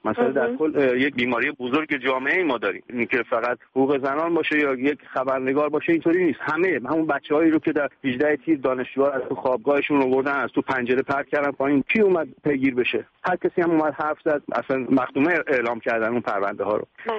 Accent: Iran; من یه ایرانی هستم

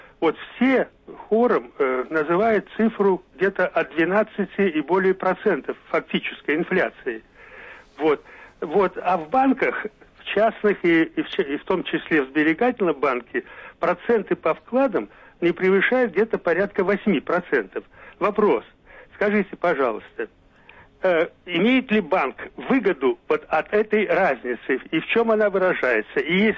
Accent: Moscow, Russia; Это я из Москвы

